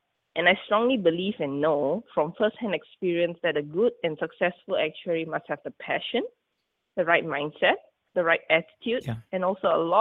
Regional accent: Malaysia; English is a second language; I currently live in my hometown in Malaysia. So I'm like way across the world from the United States, actually.

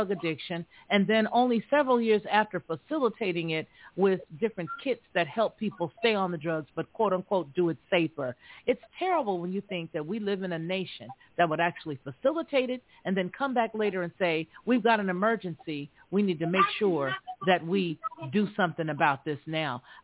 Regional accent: California, United States; I was raised in California, and I know that that particular area of San Francisco has always been a beautiful area.

